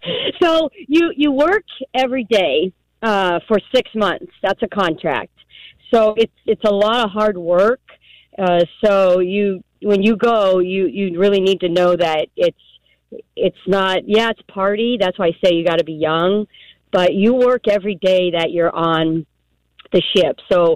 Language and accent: English; California, United States; I grew up in California, so I was used to diversity.